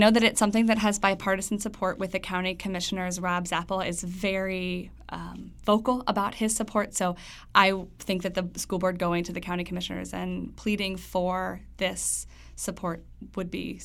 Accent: Durham, North Carolina, United States; I'm a North Carolinian. I'm from Durham, and I was raised with the understanding that in North Carolina, nothing is more important than our public school system.

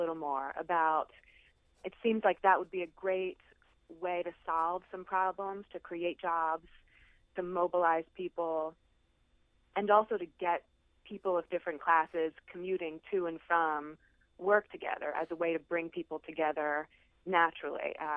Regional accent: Baltimore, Maryland, United States; also born or lived in New York; Yes, I'm calling from Remington. I've recently moved back to Baltimore. I'm from here after 10 years in New York.

